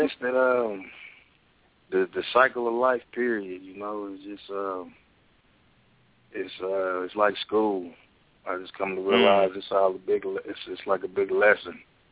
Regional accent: Kansas City, Missouri, United States; I'm from Kansas City, Missouri.

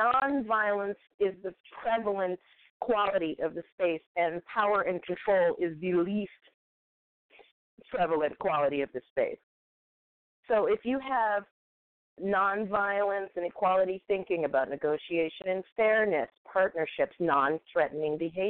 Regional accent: New Orleans, Louisiana, United States; And see, what people don't know about me is that A, I'm from New Orleans.

